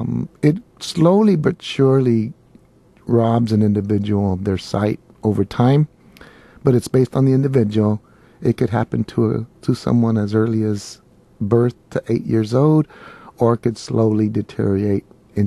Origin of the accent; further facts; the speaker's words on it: Los Angeles, California, United States; I grew up in East Los Angeles, parts of Los Angeles, and then we moved to Rosemead, which is about an hour from here, Riverside, and went to elementary school there, went to San Gabriel High School